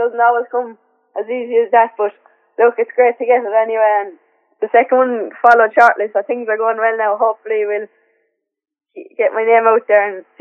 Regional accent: Moy, County Cork, Ireland; now in Meath, Ireland; I'm 17 and I'm from Moy County, Cork. I grew up around there and I'm up in Meath now

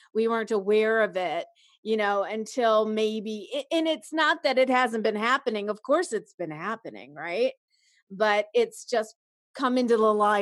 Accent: Chicago, Illinois, United States; also born or lived in Los Angeles; And, you know, I grew up in Chicago and then I moved to LA.

